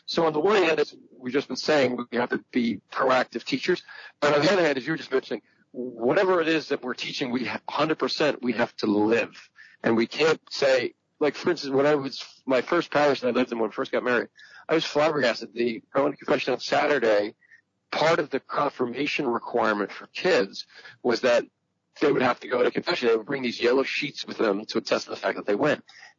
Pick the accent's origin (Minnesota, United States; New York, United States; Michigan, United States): New York, United States; I'm a New Yorker, but I'm not much of a Yankee fan.